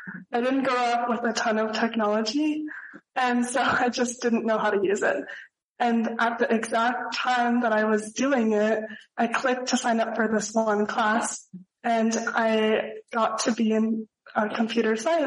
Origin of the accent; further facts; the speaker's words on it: Bozeman, Montana, United States; I'm from Bozeman, Montana.